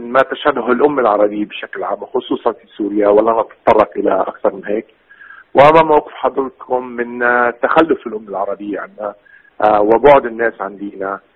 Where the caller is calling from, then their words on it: Canada; أنا عم بتصل من كندا،